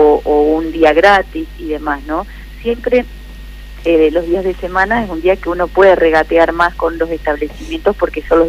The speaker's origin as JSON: {"language": "Spanish", "town": "General Campos", "region": "Entre Ríos", "country": "Argentina", "tie": "born or raised there", "said": "Y aparte yo que soy de pueblo sé lo que es... yo soy de General Campo, que es un pueblito muy chiquitito"}